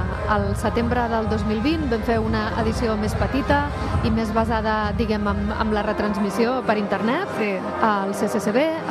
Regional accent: Rosselló, Catalonia, Spain; Rosselló, Lleida.

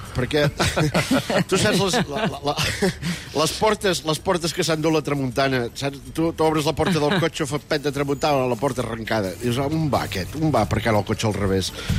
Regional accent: Catalonia, Spain; Sóc empordanès, vull dir que...

